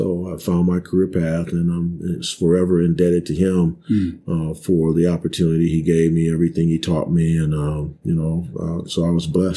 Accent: Cleveland, Ohio, United States; And I think it was because I was from Cleveland.

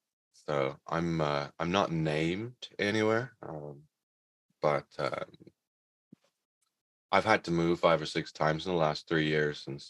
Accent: England, United Kingdom; now in Canada; I came from England, and so there wasn't a lot of cannabis in England. Canada, it was way more, especially in Vancouver Island, way more available than we had predicted.

